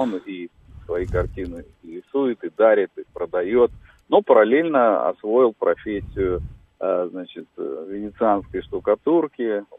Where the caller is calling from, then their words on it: Moscow, Russia; я звоню из Москвы. Я, ну, уже отслужил, как говорится, за более 30 лет и продолжаю работать.